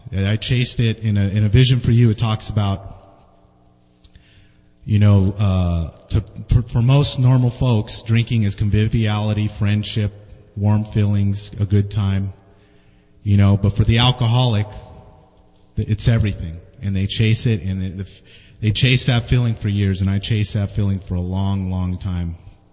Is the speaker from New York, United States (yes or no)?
no; East Los Angeles, California, United States; born there; I was born in East Los Angeles to two alcoholics.